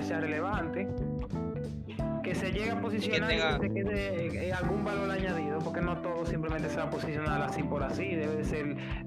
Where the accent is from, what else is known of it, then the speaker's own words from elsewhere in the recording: Dominican Republic; República Dominicana, estudio ciencia de la computación.